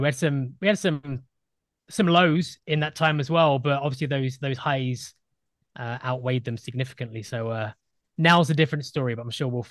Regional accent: Brighton, South East England, United Kingdom; I'm from Brighton, so naturally, growing up in the 90s, I was a Man United fan.

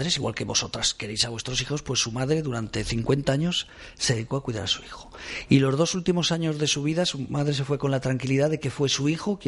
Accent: Zaragoza, Aragon, Spain; En Zaragoza, mi tierra.

